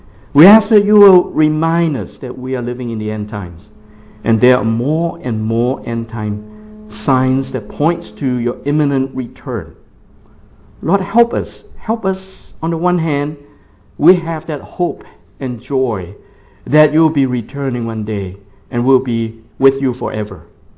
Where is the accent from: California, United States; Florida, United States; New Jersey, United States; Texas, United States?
California, United States; San Francisco; And I come from San Francisco. And I hate to walk in the street of San Francisco.